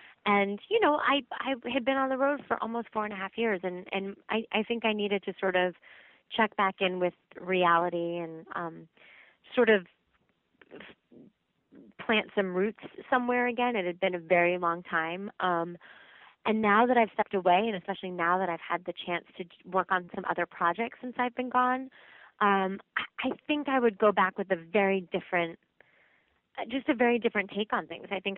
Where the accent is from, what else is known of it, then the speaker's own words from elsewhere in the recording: New Jersey, United States; I grew up near the Jersey Shore